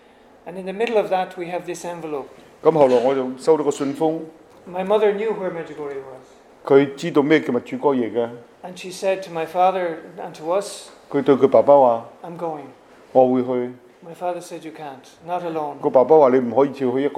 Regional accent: Ireland; now in Bosnia and Herzegovina; I'm from Ireland.

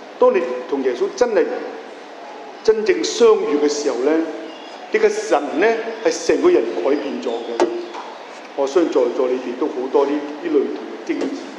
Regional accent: Hong Kong; born there; 即我在第二次大战在香港出世的话

